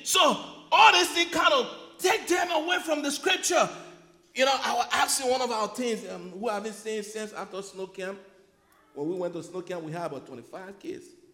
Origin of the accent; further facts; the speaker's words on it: Liberia; And I grew up in Liberia in Africa.